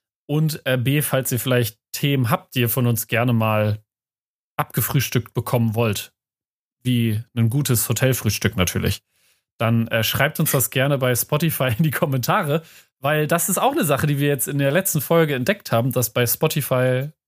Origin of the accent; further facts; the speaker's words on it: Schleswig-Holstein, Germany; als gebürtiger Nordfriese